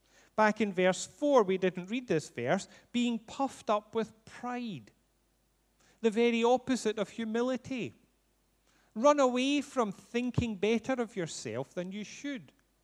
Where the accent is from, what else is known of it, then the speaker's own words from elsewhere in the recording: Glasgow, Scotland, United Kingdom; You all know I grew up in Glasgow